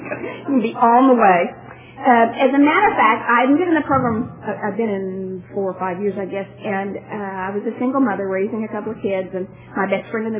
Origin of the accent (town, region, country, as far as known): Addison, Texas, United States